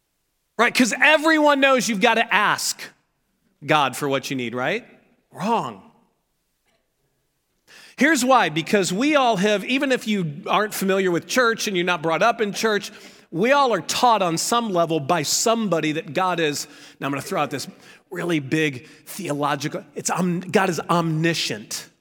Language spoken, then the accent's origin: English; St. Louis, Missouri, United States; I was raised in St. Louis, which is close enough to the South that everything was fried, right?